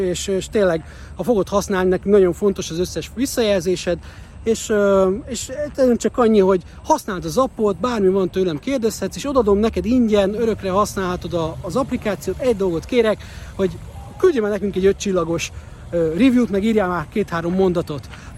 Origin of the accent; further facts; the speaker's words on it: Hungary; figyelj, Magyarországról vagyok, hát nem vagyunk egy akkora cég